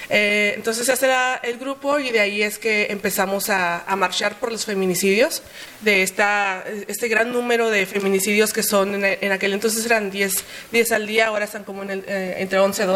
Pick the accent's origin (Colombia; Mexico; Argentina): Mexico; Ciudad Juárez, Chihuahua; moved away; yo soy juarense, yo vengo de Ciudad Juárez. Me vengo para acá en el 2020, y en el 2020, no, perdón, en el 2018.